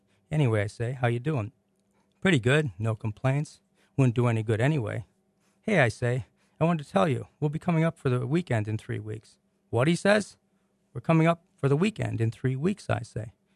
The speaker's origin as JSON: {"language": "English", "region": "New York", "country": "United States", "said": "Frankly, I'm a fast talker. And I'm from New York, so what can I say?"}